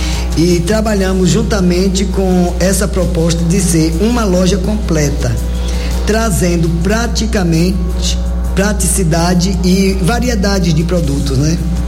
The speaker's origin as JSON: {"language": "Portuguese", "town": "Santa Rita de Cássia", "region": "Bahia", "country": "Brazil", "also_born_or_lived": "Barreiras / Salvador", "said": "eu sou aqui de Santa Rita de Cássia, depois mudamos para Barreiras, meus pais, e minha mãe acabou se mudando para Formosa e ela mudou para Barreiras. E aí nós fomos estudar em Salvador. E lá casei, tive filhos."}